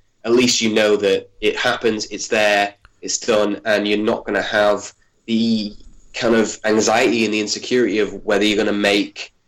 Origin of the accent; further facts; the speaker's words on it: North West England, United Kingdom; It's all set in rural Cumbria, where I grew up in the Lake District.